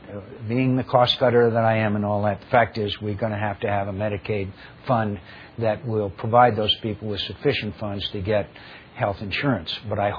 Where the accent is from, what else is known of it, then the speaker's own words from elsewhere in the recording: Arizona, United States; We've done that in my home state of Arizona.